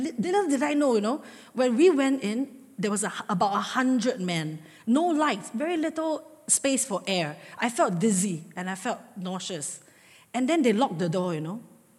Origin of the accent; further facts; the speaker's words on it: Singapore; I'm the Singaporean who always complain.